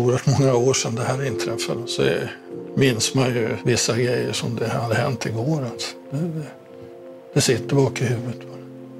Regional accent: Stockholm, Stockholm County, Sweden; Ja, jag är född 1938 i Stockholm, uppvuxen ute i Hammarbyhöjden, en söderförort. Vi bodde först i någonting som kallas barnrikehus.

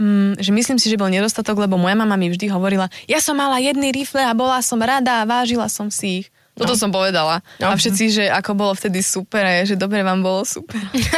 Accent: Brezno, Banská Bystrica Region, Slovakia; Ja som z Brezna, nehnevaj sa, ja som zo stredného Slovenska.

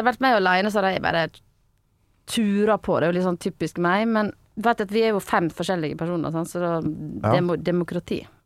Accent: Stryn, Vestland, Norway; men der jeg vokste opp, jeg sånn sentrumsjente da.

